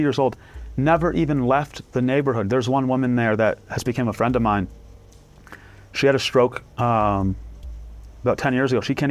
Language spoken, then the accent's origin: English; Connecticut, United States; now in Chicago, United States; And for me, growing up in Connecticut, right, and living the last 15 years in Chicago, although I had been to Iraq